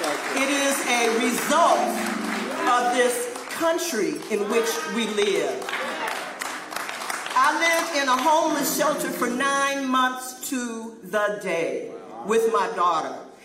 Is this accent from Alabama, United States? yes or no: no; Cleveland, Ohio, United States; born there; I was born in 1955 in Cleveland, Ohio.